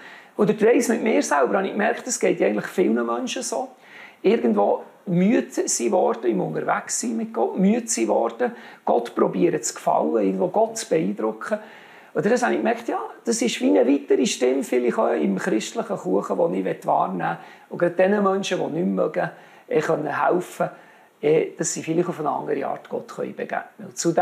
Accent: Bern, Switzerland; Und wir sind genau in dem Dorf, wo ich aufgewachsen bin, wo ich in der Schule bin, wo alle einen kennt.

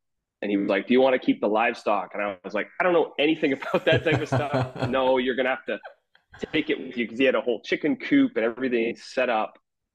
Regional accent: Hamilton, Ontario, Canada; also born or lived in Toronto; I'm from Ontario originally. I grew up in Hamilton, Ontario. I lived in Toronto for a huge chunk of my life, about 10 years or so. And then in 2021, kind of right in the heat of the pandemic, my partner and I, we sold our house in Hamilton

